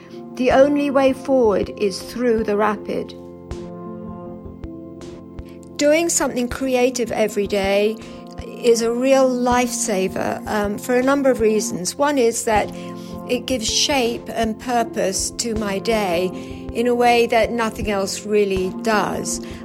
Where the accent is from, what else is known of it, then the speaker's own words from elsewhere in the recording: England, United Kingdom; now in Ogden, United States; I come from England, but I live in Ogden, Utah, in the U.S.